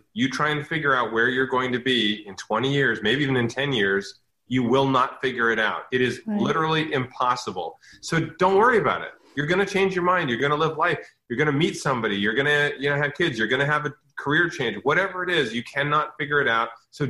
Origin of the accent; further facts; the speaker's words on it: Canada; We're Canadian robots.